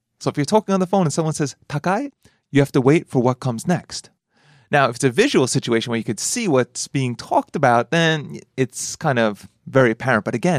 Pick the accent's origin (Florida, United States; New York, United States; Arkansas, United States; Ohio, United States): New York, United States; now in Japan; So, I was playing ice hockey here in Japan, and I'm from New York, so we play a little rough.